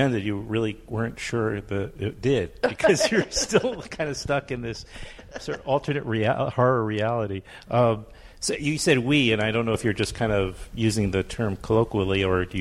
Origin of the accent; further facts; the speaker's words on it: Queens, New York, United States; I actually went to this Manhattan school. I grew up in Queens